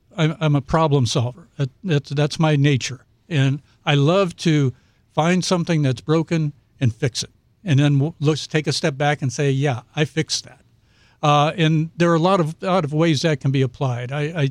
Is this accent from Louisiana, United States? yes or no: no; Missouri, United States; I grew up in St. Charles County.